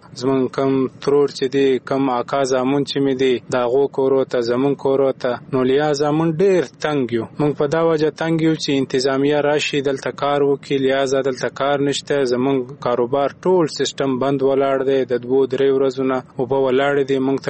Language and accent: Pashto; Pishin, Balochistan, Pakistan; now in Karachi, Pakistan; او زه د پښین تعلق لرم، ضلع پښین سره، او په دا لحاظ باندې موږ په کراچۍ کې تقریبا یو څلور زو کالو نه پاتې کیږو.